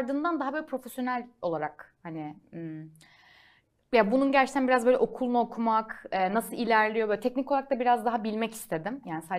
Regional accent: Ankara, Turkey; Ya şöyle, bir kere ya Ankaralıyım

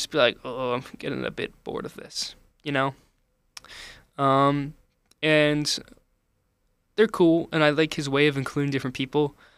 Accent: United States; as an American, as a basic-ass American, I have, like, no really knowledge of kind of Japanese culture that much

